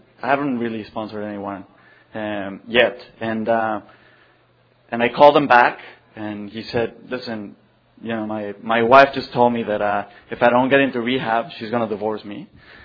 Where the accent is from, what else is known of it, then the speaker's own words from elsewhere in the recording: Mexico City, Mexico; I'm an alcoholic, and I'm from Mexico City.